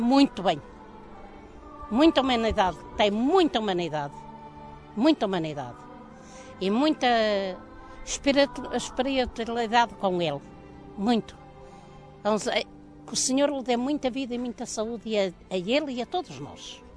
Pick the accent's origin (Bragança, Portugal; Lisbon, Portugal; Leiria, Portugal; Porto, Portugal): Porto, Portugal; Póvoa de Varzim; Eu venho da Póvoa de Varzim.